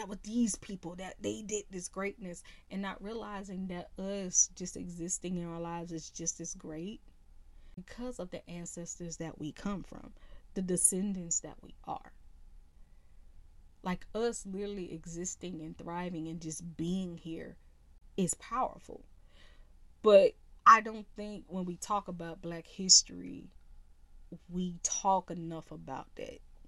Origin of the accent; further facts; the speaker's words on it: United States; we make America what it is. We are American.